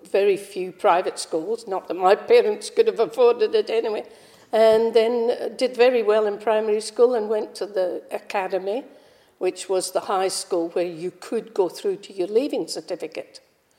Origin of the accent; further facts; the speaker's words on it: Kilmarnock, Scotland, United Kingdom; born there; I was born in Kilmarnock, which is in Ayrshire. It was the town where the first edition of Robert Burns' poetry was published.